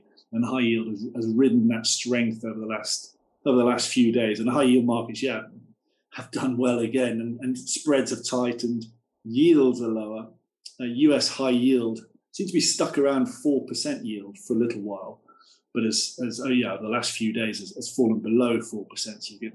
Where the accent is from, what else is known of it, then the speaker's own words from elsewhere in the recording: United Kingdom; now in Hong Kong; I'm a Brit and I'm living in Hong Kong